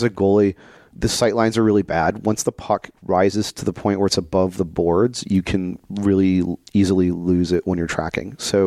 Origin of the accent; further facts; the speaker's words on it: Detroit, Michigan, United States; I will say that growing up in Metro Detroit and not having a ton of access to Yost when I was younger, actually none at all